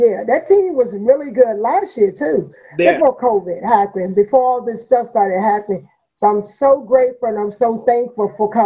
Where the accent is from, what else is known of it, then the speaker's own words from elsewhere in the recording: Virginia, United States; Yeah, when it comes to college basketball, I go back to my hometown to Virginia. I like anybody in Virginia, you know what I'm saying?